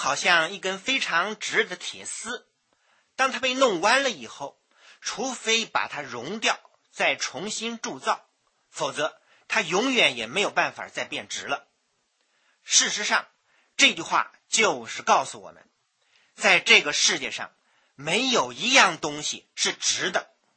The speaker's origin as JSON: {"language": "Chinese", "country": "China", "said": "我们中国人的哲学呢，也有这种思想。"}